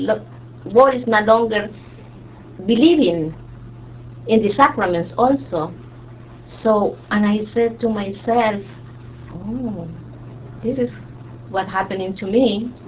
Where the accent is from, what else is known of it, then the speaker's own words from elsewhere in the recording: El Salvador; now in New York, United States; also I'm from El Salvador. I came like 37 years ago. I grew in a Catholic family, and right here when I came to New York